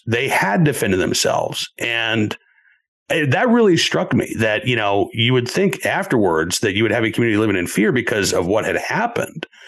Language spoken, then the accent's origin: English; Oklahoma, United States; I grew up in Oklahoma, and he's got a chapter in there about the Tulsa Race Massacre. And I never learned about that in school, by the way, in Oklahoma.